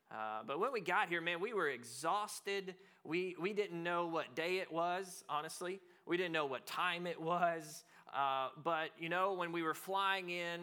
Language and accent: English; Texas, United States; now in Durban, South Africa; We came from Texas and helped plant the church. And we had to go back to the States.